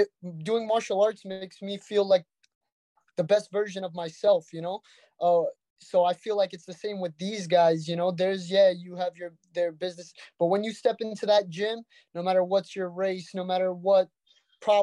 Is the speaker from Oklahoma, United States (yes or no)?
no; Brooklyn, New York, United States; We're from Brooklyn, man.